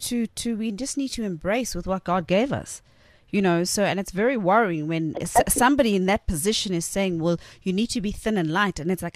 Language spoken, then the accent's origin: English; South Africa; also growing up in South Africa, the 80s and 90s